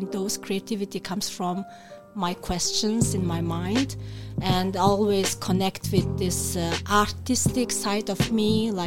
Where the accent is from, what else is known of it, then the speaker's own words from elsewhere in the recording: Mongolia; And I'm very familiar with those spirits because I'm from Mongolia originally.